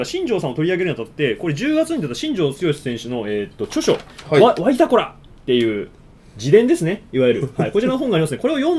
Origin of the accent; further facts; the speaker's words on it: Hyogo, Japan; 僕、兵庫県出身なんで、阪神の本拠地じゃないですか、